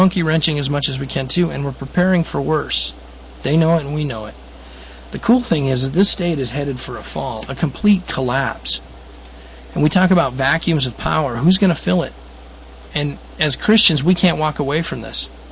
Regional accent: Colorado, United States; also born or lived in South Weymouth, Massachusetts; In reality, I was born in South Weymouth, Massachusetts. I was born in a hospital in Boston. And my family was living in South Weymouth, you know, way back then in the last century. So I'm a Yankee. But I was raised from the age 5 off and on in Colorado

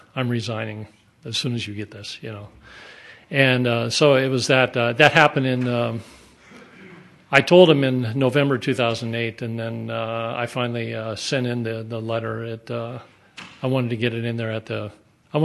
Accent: Boron, California, United States; now in Yakima, United States; I'm from Yakima, Washington. I wasn't raised there. I was raised in a small... What's that? Is she drunk? So, anyway, I was raised in this hamlet called Boron, California

